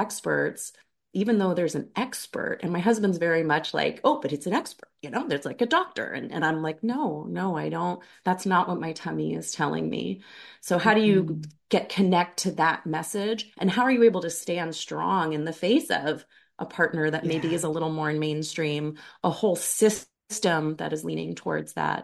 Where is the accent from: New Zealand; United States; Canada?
Canada; I am Canadian too. I'm so sorry. I'm like, I am Canadian.